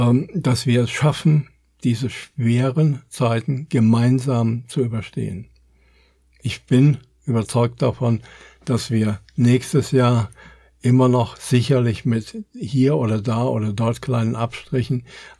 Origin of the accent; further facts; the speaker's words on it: Germany; obwohl ich bin Deutscher, ich bin aber nicht unbedingt stolz darauf, Deutscher zu sein